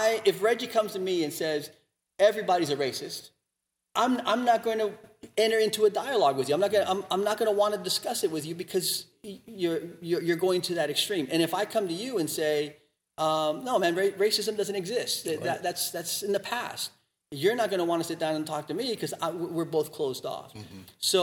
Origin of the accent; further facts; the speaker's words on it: Miami, Florida, United States; And you know, I grew up in Miami and my mother is Central American.